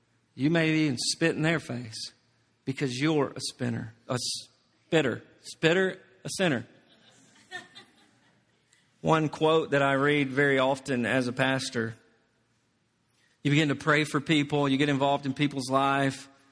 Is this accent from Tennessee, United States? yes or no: yes; Tennessee, United States; I'm from Tennessee, if you didn't know that.